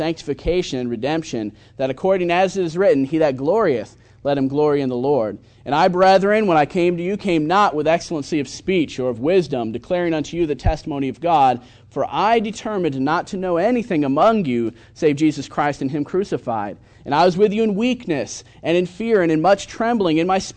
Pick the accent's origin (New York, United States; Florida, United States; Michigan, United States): Michigan, United States; Holland; And that's near where I grew up. I grew up in Holland, Michigan, and enjoyed being down here in South Carolina for the past 9 years.